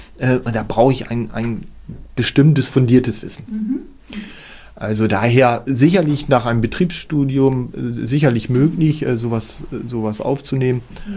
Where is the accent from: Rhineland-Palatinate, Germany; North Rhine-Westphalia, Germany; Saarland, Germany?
Saarland, Germany; ich komme aus dem Saarland, ich bin dort aufgewachsen, ich habe da fast 40 Jahre oder über 40 Jahre gelebt.